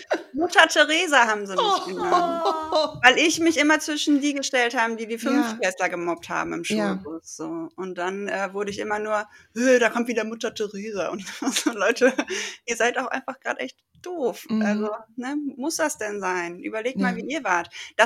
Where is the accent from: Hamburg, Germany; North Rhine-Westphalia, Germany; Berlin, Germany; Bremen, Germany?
North Rhine-Westphalia, Germany; Münster; Münster, meine Heimat.